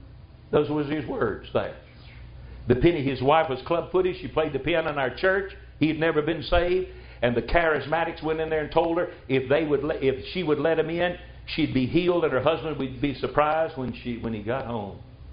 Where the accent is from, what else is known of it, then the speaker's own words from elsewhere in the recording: Tennessee, United States; Now look, boy, I'm a country boy. I grew up down in Wilson County, Tennessee.